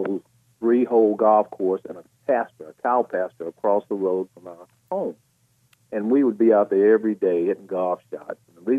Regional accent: Arden, North Carolina, United States; And I grew up in Arden in the country.

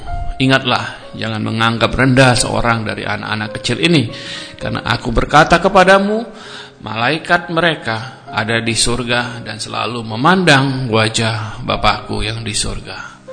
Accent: Jakarta, Indonesia; saya dari Jakarta.

